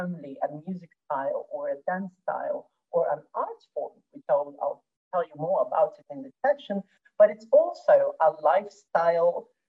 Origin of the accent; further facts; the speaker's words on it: Brazil; English is a second language; now in Vienna, Austria; I am Brazilian myself. I grew up in Brazil and I currently live in Europe, in Austria, in Vienna.